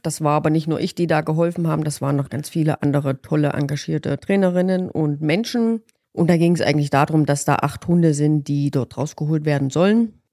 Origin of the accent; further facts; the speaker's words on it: Bad Klosterlausnitz, Thuringia, Germany; also born or lived in Austria; Eigentlich komme ich aus Bad Klosterlausnitz. Gelernt habe ich ursprünglich Hotelfachfrau im Seehotel Zeulenroda. Bin dann mal 5 Jahre nach Österreich gegangen, habe dort gearbeitet. Hatte dann Heimweh, bin wieder nach Hause gekommen